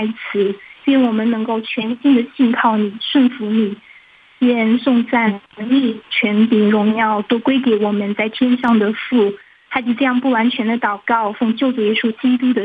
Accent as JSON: {"language": "Chinese", "region": "Jiangsu", "country": "China", "said": "大家好，我是江苏的"}